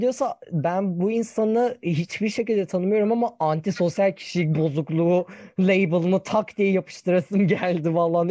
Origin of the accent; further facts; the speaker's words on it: Sivas, Turkey; Ben Sivaslıyım defans mekanizması.